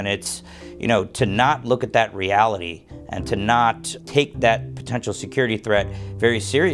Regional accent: United States; Look, I'm an American.

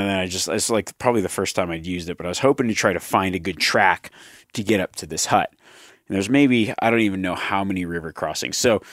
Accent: Nevada, United States; especially growing up in Nevada.

